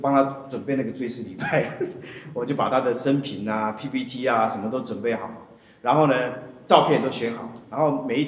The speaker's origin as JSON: {"language": "Chinese", "country": "China", "said": "我们中国人看到益处都有很多的 connotation， 望文生义"}